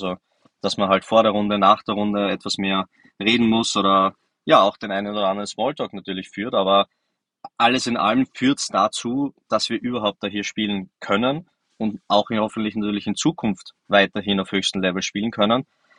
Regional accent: Austria; Selbst ich als Österreicher habe die Turniere in Deutschland immer sehr genossen.

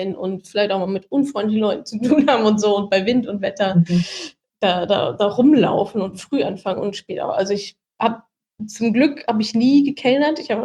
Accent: North Rhine-Westphalia, Germany; Und ich komme ja auch aus dem Ruhrgebiet

